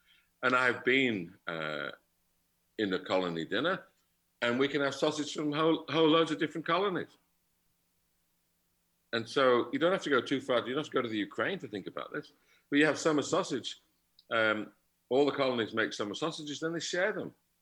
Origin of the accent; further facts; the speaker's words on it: England, United Kingdom; now in Winnipeg, Canada; And the problem we all have, and being English, I'm just the same.